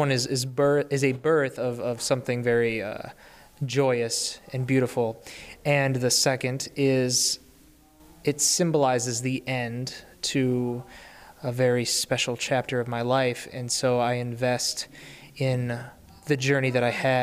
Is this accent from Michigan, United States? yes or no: yes; Lansing, Michigan, United States; also born or lived in Florida; I am from Lansing. I mean, I moved to Florida a few years ago, and then I moved back, so I've been around.